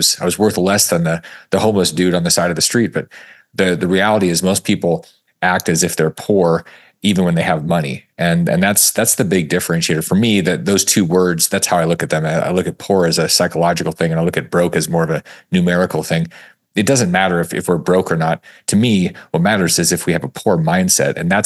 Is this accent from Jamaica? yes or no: no; Alaska, United States; Mine was very, very far north. I grew up in Alaska and part of my childhood was dodging moose and watching the sun disappear for months at a time.